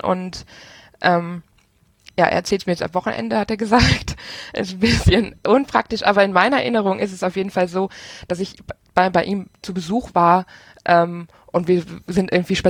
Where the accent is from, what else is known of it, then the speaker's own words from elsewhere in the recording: Rhineland, Germany; now in Aachen, Germany; Ich komme aus dem Rheinland und wohne jetzt in Aachen.